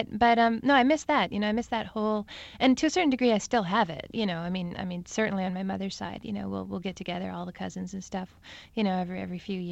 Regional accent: Steinbach, Manitoba, Canada; now in Montreal, Canada; I moved actually immediately from my hometown, which is called Steinbeck. I moved to Montreal, which, as you probably know, is a very cosmopolitan, you know, large urban center here in Canada, in the east and in Quebec.

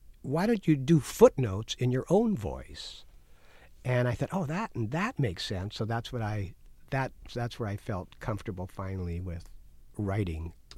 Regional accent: Canada; now in United States; I had never seen, I came from Canada.

